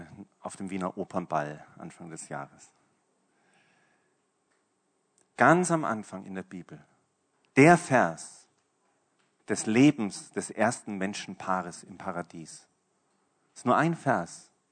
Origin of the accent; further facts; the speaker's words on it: Germany; es ist schon witzig, als Deutscher an so einem Abend Fußball zu schauen in Österreich.